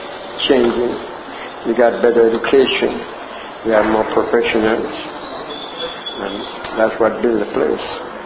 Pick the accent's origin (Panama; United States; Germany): Panama; Almirante, Bocas del Toro; also born or lived in Guabito; And I was born there in Guavita, 1927. But I grew in Almirante.